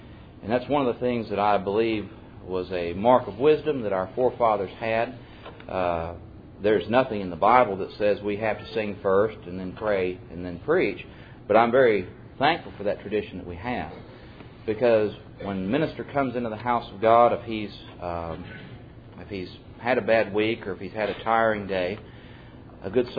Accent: the South, United States; but we're all from the South here, so we're going to call them Lois and Eunice.

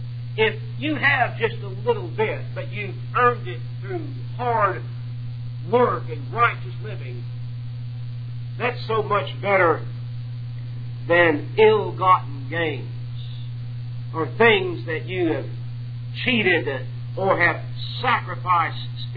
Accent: San Marcos, Texas, United States; born there; You know, I tell people, I was born in San Marcos, Texas. People in Texas know where that is. Y'all probably don't.

